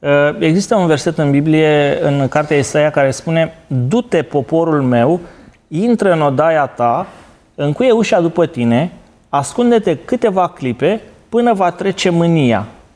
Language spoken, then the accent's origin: Romanian; Romania; Noi, ca români, am trecut prin multe, o să trecem și prin asta.